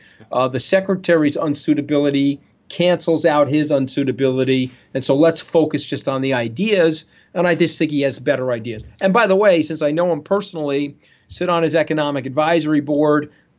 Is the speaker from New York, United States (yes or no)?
yes; New York, United States; born there; only a New Yorker, he was born in Queens, I was born on Long Island, only a New Yorker can really identify